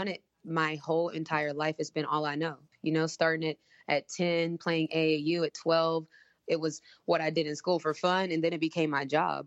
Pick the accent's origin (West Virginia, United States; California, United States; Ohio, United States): West Virginia, United States; Yeah, in West Virginia. So I grew up in West Virginia. So no surprise there that I was the only black student in class a lot of times when I was younger.